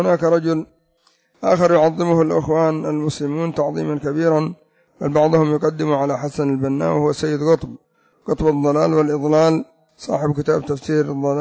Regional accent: Yemen; عندنا في اليمن

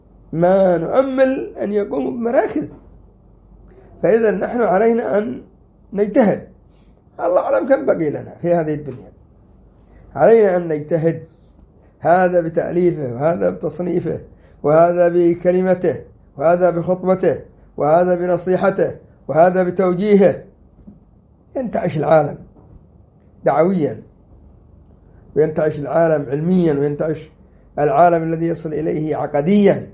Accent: Yemen; أما عندنا في اليمن تأتي ربع درس وينفصل

